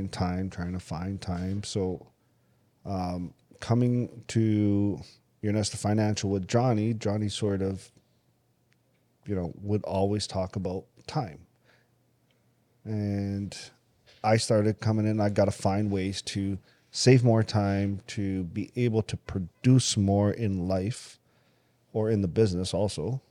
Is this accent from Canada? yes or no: yes; Canada; born there; I was born here in Canada.